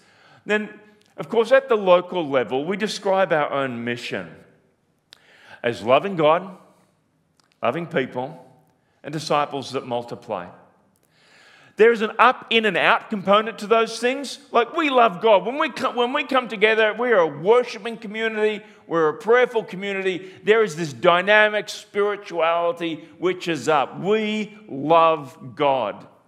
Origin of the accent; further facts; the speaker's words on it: Australia; I'm passionate for Australia. I'm Australian.